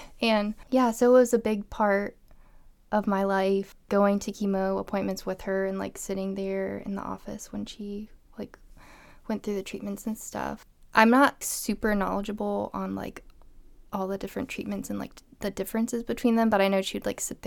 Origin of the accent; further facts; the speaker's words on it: Virginia Beach, Virginia, United States; also born or lived in Norfolk; I grew up in the Hampton Roads area. So I was born in Norfolk, Virginia. And our first house was in Virginia Beach. It was actually really close to the oceanfront. So grew up going to the beach a lot.